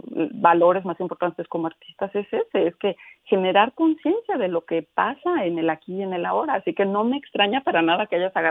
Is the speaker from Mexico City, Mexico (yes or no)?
yes; Mexico City, Mexico; now in Houston, United States; Yo soy de la Ciudad de México y mi corazón está en la Ciudad de México, ¿verdad? Entonces dije, bueno, yo quiero transportar mi ciudad aunque también estoy haciendo a Houston, que es mi hogar ahora